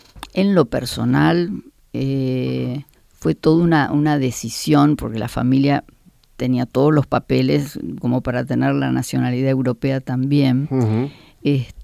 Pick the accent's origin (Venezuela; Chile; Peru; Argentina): Argentina; yo tuve necesidad de decir, bueno, finalmente yo soy de Argentina.